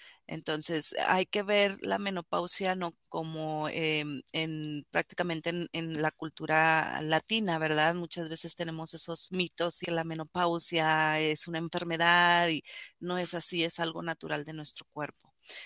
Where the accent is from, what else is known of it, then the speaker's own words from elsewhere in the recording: Torreón, Coahuila, Mexico; moved away; soy mexicana, ¿verdad? Soy de Torreón, Coahuila, ya tengo muchos años aquí, desde 1997, y tengo tres hijos